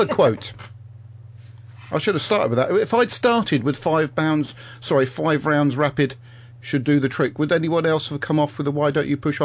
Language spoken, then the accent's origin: English; South East England, United Kingdom; I'm from the Isle of Wight, of course, the center of the universe and the center of Great Britain.